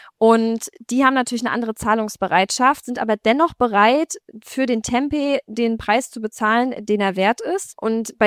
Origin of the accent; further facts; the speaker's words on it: Lübeck, Schleswig-Holstein, Germany; Ich komme aus Lübeck